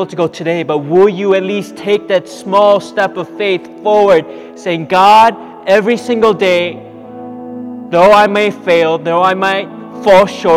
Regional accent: South Korea; I remember when I was growing up in Korea, my sister, she after school went to one of her friend's houses to play

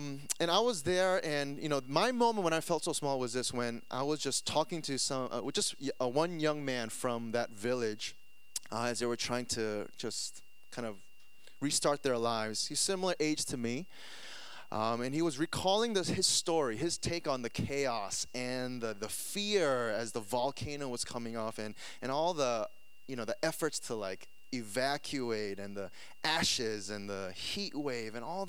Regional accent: New York, United States; Like, I grew up in New York, but I never been to Texas before, never been to Austin, never been to this church.

